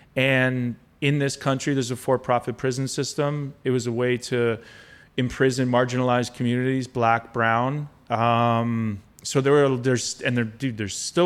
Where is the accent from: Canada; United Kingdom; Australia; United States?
Canada; We grew up in Canada, right?